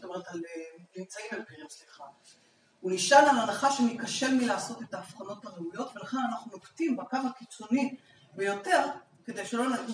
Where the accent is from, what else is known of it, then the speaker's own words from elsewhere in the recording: Bnei Brak, Tel Aviv District, Israel; אני גדלתי בבני ברק, אני יכולה לספר על כך מכלי ראשון